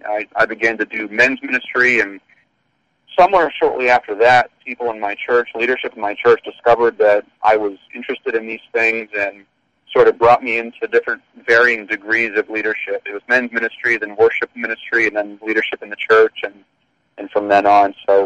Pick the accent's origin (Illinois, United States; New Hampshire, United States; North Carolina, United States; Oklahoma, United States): New Hampshire, United States; Gilmanton Iron Works; I was born and raised in Gilmanton Iron Works. There is a Gilmanton, but there's also a Gilmanton Iron Works. They're two halves of the same town. They have different zip codes and everything.